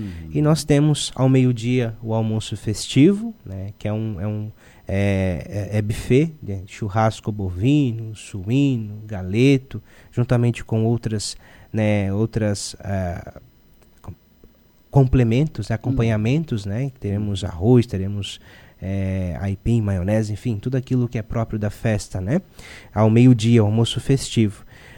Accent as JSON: {"language": "Portuguese", "town": "Forquilinha", "region": "Santa Catarina", "country": "Brazil", "tie": "born or raised there", "also_born_or_lived": "Criciúma"}